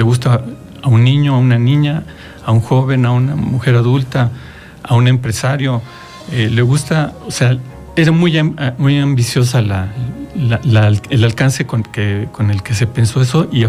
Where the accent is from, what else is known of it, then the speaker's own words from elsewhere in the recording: Mexico City, Mexico; now in Ocotepec, Mexico; Soy de la Ciudad de México, tiene 16 años que vivo aquí justo en Ocotepec.